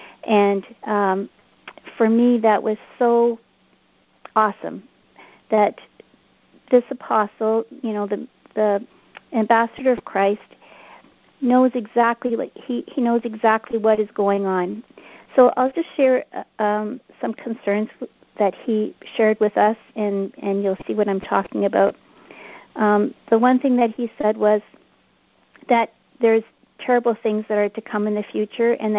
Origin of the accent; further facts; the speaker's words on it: Canada; We're from Canada.